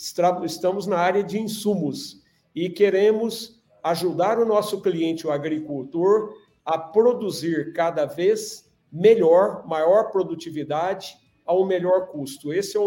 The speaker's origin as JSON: {"language": "Portuguese", "region": "Minas Gerais", "country": "Brazil", "said": "sou aqui de Minas Gerais, estou falando aqui do sul de Minas."}